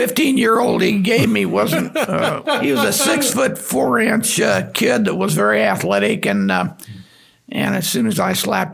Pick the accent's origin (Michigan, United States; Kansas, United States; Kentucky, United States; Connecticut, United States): Kansas, United States; I grew up in Kansas, and my dad had a successful business in Kansas.